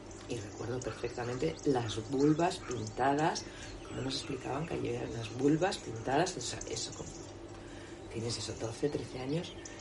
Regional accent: Santander, Cantabria, Spain; accent: Cuban; also born or lived in Torrelavega; now in Madrid, Spain; yo llevo 30 años viviendo en Madrid, aunque soy cántabra. Nacida en Torrelavega, pero siempre viviendo en Santander, criada en una zona de Cantabria también muy desconocida como la pasiega, que es Campó, trasplantada madrileña pero con acentos cubanos, porque mi abuelo era cubano

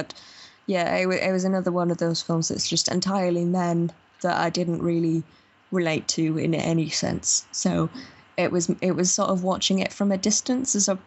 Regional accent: United Kingdom; Like, as a British person, I was out British just by watching this film.

